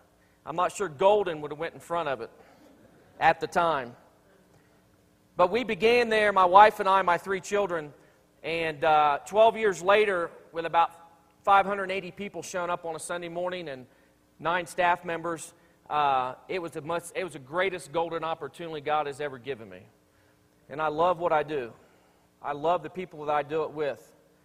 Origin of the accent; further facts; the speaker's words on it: Columbus, Ohio, United States; moved away as an adult; And I'm from Columbus, Ohio.